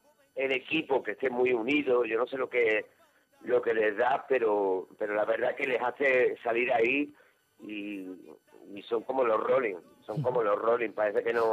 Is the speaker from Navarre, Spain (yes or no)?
no; Andalusia, Spain; como somos nosotros los andaluces, teníamos que sacarla, ¿sabes?